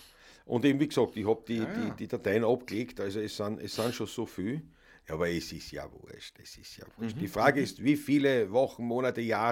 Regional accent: Austria; Wir sind Österreicher

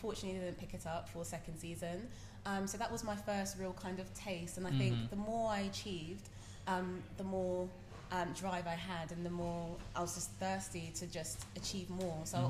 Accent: Ghana; I come from Ghana originally.

